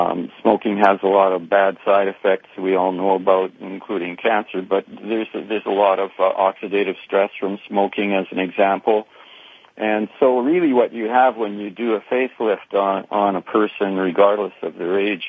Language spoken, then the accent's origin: English; Winnipeg, Manitoba, Canada; Born and raised in Winnipeg, as you already mentioned.